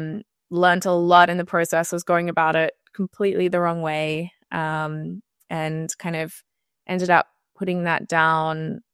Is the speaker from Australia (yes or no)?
yes; Australia; also born or lived in New York, United States; Yeah, so I grew up in Australia.